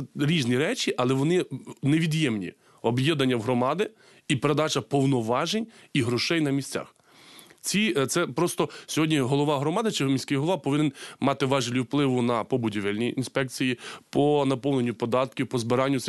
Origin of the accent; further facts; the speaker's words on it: Bile, Ternopil Oblast, Ukraine; Село Біле, моє рідне село, якому я родився і виріс. І це найбільше село в Тернопільській області.